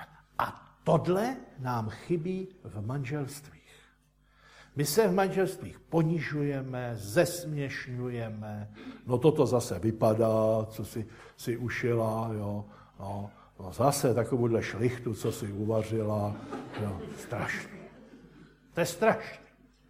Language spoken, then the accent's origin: Czech; Žirovnice, Vysočina Region, Czechia; To mi bylo asi 6 let a v obci, kde jsem se narodil a kde jsem bydlel, v Žirovnici